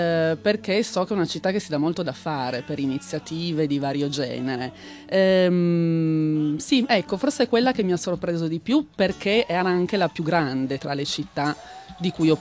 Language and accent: Italian; Fossano, Piedmont, Italy; Io sono di Cuneo, sì, sono di Fossano esattamente, delle Langhe